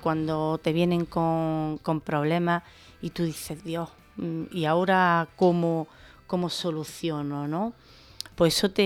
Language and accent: Spanish; Gójar, Andalusia, Spain; Empecé en mi pueblo.